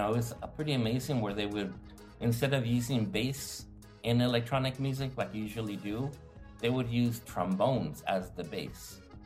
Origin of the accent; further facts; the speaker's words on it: Baja California, Mexico; I grew up in Zona Norte next to the red light district